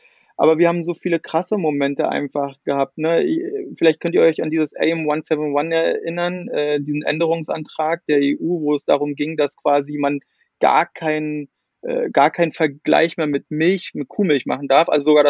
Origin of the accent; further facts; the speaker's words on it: East Germany, Germany; ich komme ja hier auch aus Ostdeutschland, aus der Nähe von Berlin.